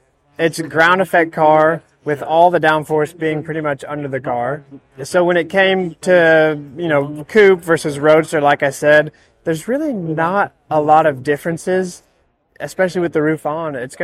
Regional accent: Texas, United States; And we're from Texas, and we love that.

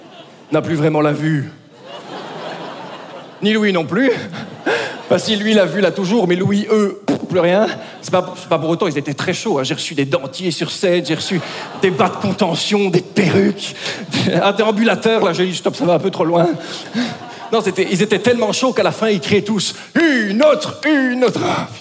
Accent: Belgium; je viens de Belgique.

